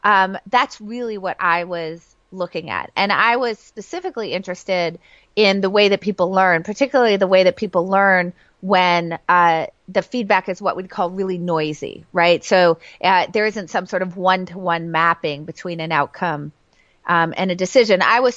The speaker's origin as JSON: {"language": "English", "region": "New Hampshire", "country": "United States", "tie": "born or raised there", "said": "growing up in New Hampshire, which is where I grew up, I didn't even know that this was something you could do for a living."}